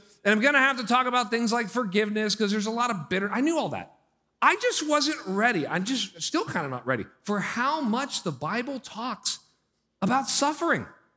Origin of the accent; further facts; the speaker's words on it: Pittsburgh, Pennsylvania, United States; I'm from Pittsburgh, so these are like some hot, humid summers down here.